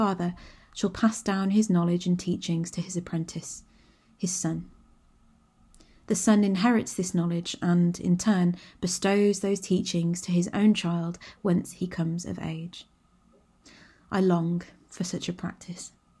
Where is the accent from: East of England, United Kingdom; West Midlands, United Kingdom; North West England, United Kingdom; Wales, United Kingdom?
West Midlands, United Kingdom; Walsall; I think too of the long-standing industrial and manufacturing heritage associated with my hometown of Walsall, leather beating, embossing and saddle making.